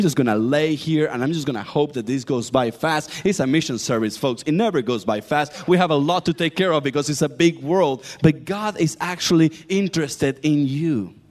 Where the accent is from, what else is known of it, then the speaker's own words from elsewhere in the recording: Argentina; You see, I am from Argentina, and there is something that we do there, which is we love to grill steaks.